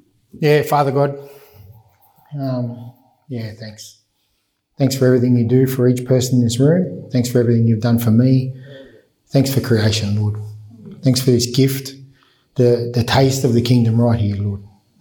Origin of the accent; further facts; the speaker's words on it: Sydney, New South Wales, Australia; I grew up in Sydney, so Maroubra Beach, if anyone knows it, eastern suburbs, pretty beautiful place. But when I grew up, it wasn't so beautiful. It was Housing Commission 101.